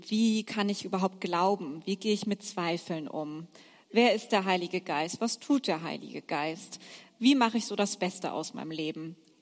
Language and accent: German; Hamburg, Germany; Ich komme aus Hamburg, bin dort geboren und aufgewachsen, bin aber wirklich sehr viel unterwegs in Deutschland